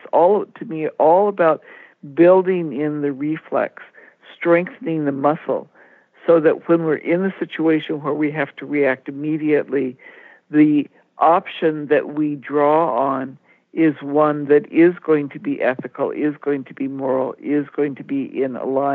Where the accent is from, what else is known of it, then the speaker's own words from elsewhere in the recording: India; Some of our audience may know I grew up in India. I had the experience in our home of meeting Sikhs and Hindus and Christians and Buddhists.